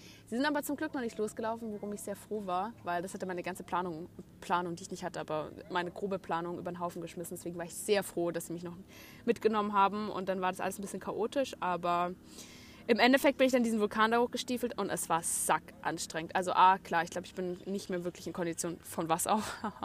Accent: Munich, Bavaria, Germany; wir kommen aus München, ich komme aus München

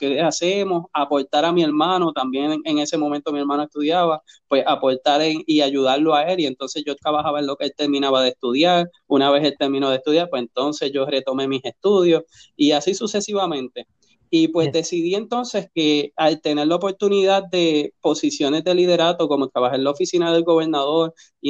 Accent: Gurabo, Puerto Rico; Yo soy producto de Residencial Público Luis del Carmen Echevarría de Gurabo. Soy huérfano desde los 14 años

